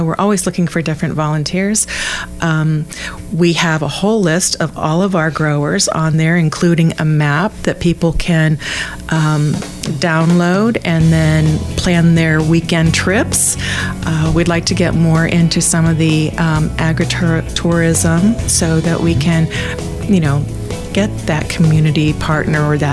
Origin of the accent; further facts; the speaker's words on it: Ohio, United States; I mean, I'm from Ohio, and we grew huge gardens.